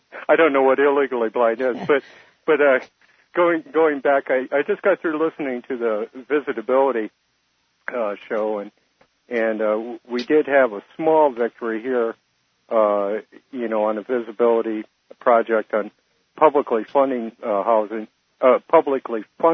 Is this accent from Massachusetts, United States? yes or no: no; Michigan, United States; No, I grew up in Michigan. I've been in Michigan since about 2001.